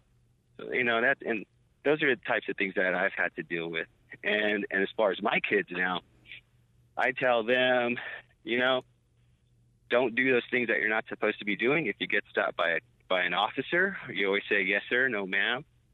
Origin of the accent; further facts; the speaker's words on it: Texas, United States; because where I grew up was in East Texas, so racism was a little bit, I would have to say, harder or more hardcore